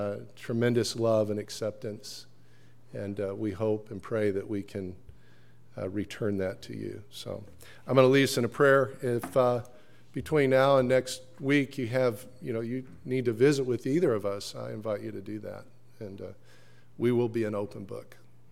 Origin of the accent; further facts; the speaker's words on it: Oklahoma, United States; also born or lived in Colorado; I was born and raised here in Oklahoma.